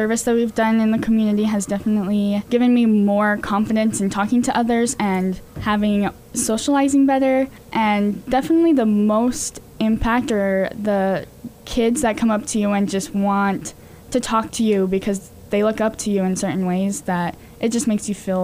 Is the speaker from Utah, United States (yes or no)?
yes; Castle Dale, Utah, United States; I'm from Castle Dell.